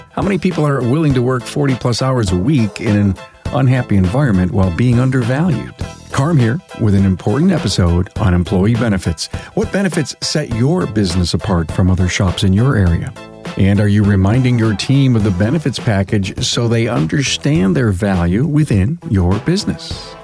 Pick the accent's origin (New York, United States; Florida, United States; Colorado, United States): New York, United States; Buffalo; all I can say, buddy, is I'm from Buffalo, and that will be here in probably 2 days or less.